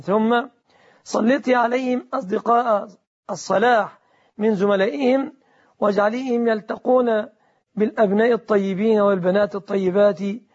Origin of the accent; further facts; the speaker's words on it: Egypt; بلادنا مصر، فبلادنا والحمد لله مسلمة